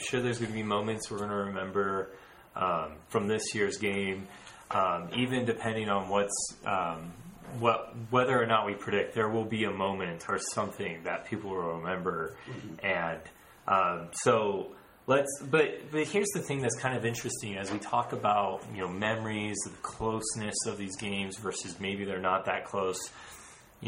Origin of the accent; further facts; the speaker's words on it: Virginia, United States; now in Utah; I'm originally from Virginia, so uh-huh. Two East Coasters now supplanted in Utah following the Utes.